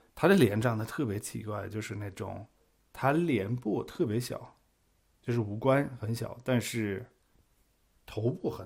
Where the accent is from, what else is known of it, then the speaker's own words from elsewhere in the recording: Germany; Chinese is a second language; 就包括我作为一个德国人，